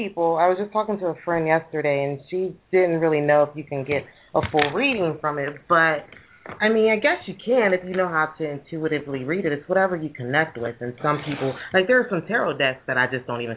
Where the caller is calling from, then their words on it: Pennsylvania, United States; Pennsylvania.